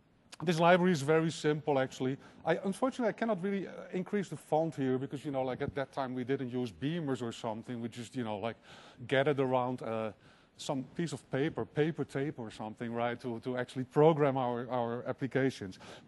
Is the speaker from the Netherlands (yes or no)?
yes; Netherlands; English is a second language; It's a Dutch band. I'm from Holland.